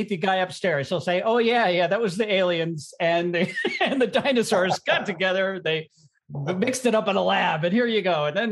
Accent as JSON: {"language": "English", "town": "Englewood", "region": "New Jersey", "country": "United States", "tie": "born there", "said": "I was born in Englewood, New Jersey."}